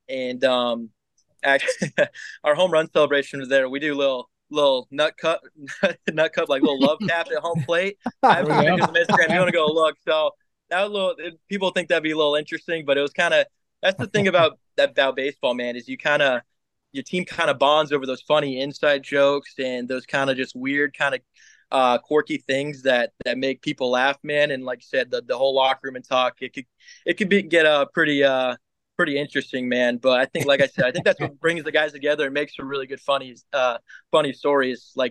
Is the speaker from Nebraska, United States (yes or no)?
yes; Lincoln, Nebraska, United States; Born and raised in Lincoln, and like I said, I went to Norris High School. I'm very proud of where I come from, man.